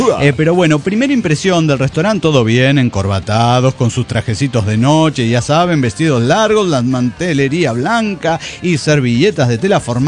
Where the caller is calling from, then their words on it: Costa Rica; de Costa Rica.